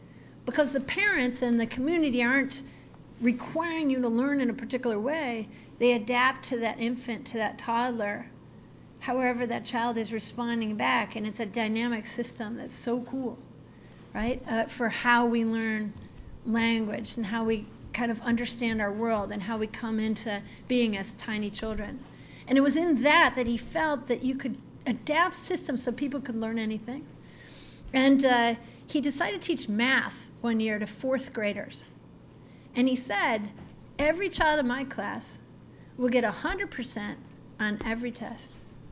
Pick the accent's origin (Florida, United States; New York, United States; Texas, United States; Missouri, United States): New York, United States; Buffalo; I was just in Buffalo, New York, my hometown.